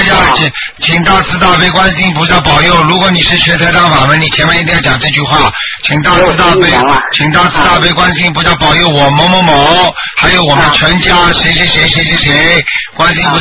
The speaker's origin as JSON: {"language": "Chinese", "country": "China", "said": "这，我是中国人，对不对啊？然后我们中国人是一家"}